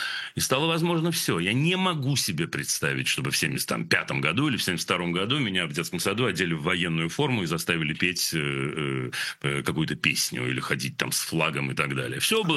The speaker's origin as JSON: {"language": "Russian", "region": "Saint Petersburg", "country": "Russia", "tie": "born or raised there", "said": "И действительно, ну, видите, я из Ленинграда же."}